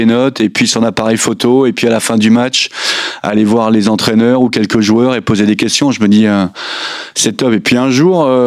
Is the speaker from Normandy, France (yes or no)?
yes; Flers, Normandy, France; born there; j'ai 50 ans, je suis né à Flers, juste à côté, hein, à l'hôpital.